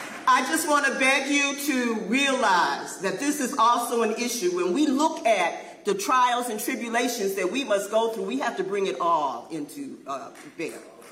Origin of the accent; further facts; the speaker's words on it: Cleveland, Ohio, United States; born there; I was born in 1955 in Cleveland, Ohio.